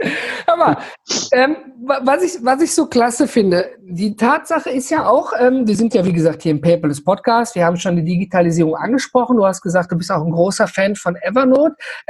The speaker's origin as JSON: {"language": "German", "region": "North Rhine-Westphalia", "country": "Germany", "said": "wir kommen hier aus dem Ruhrgebiet und Rheinland drumherum"}